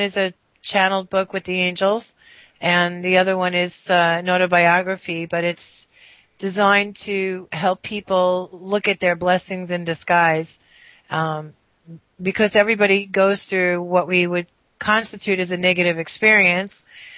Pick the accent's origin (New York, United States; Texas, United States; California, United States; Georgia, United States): New York, United States; I'm from New York.